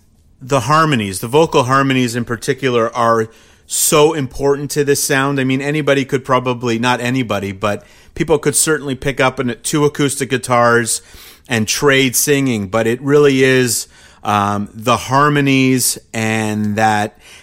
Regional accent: Canada; that's because I'm Canadian

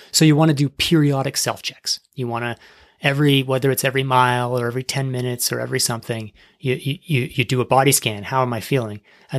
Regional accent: Toronto, Ontario, Canada; I'm from Toronto

